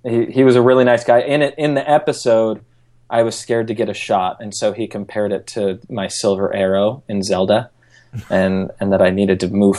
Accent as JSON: {"language": "English", "town": "Rancho Cucamonga", "region": "California", "country": "United States", "tie": "born or raised there", "said": "I grew up in Southern California, Rancho Cucamonga. So I'm born and raised Rancho Cucamonga."}